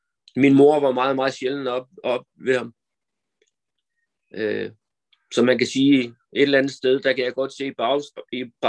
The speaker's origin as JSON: {"language": "Danish", "town": "Copenhagen", "region": "Capital Region of Denmark", "country": "Denmark", "tie": "born there", "said": "Jeg er fra 75. Jeg er født på Nørrebro. Og er opvokset ved, eller jeg kommer fra en helt almindelig dysfunktionel familie."}